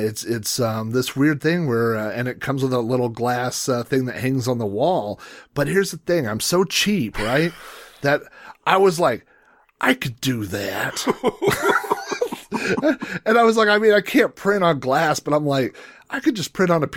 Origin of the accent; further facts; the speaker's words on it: Oklahoma, United States; I'm from Oklahoma, so I'm going to say gyro.